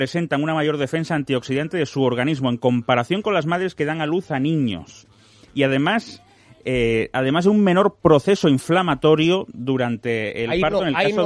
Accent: Granada, Andalusia, Spain; Toda la vida hemos sido el sexo débil y ahora un estudio de mi tierra

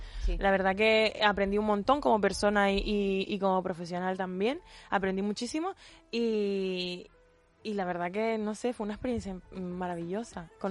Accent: Canary Islands, Spain; now in Madrid, Spain; Salí de Canarias y me vine para Madrid solo para hacer el musical.

